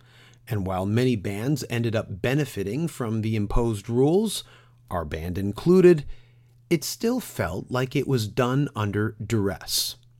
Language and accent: English; Canada; Growing up in Canada, we have what is called CanCon, short for Canadian Content.